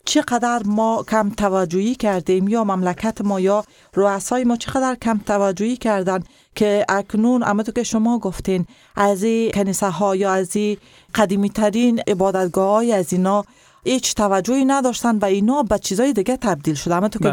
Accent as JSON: {"language": "Persian", "country": "Afghanistan", "said": "ما تمام ما افغان هستیم و در افغانستان زندگی میکنیم."}